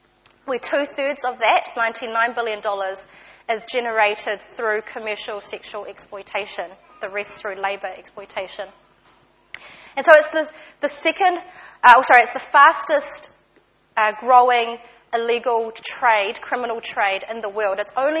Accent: Auckland, New Zealand; So I was born and raised here in Mount Roskill, actually, so not far from here.

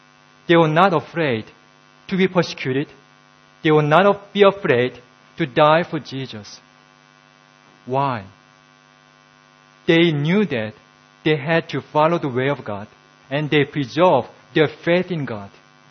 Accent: South Korea; You know, I'm from South Korea.

